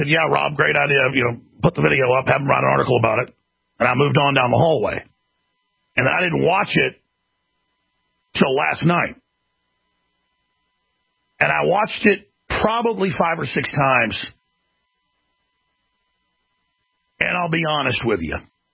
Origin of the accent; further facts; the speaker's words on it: Dallas, Texas, United States; I grew up in Dallas, where half my school was black.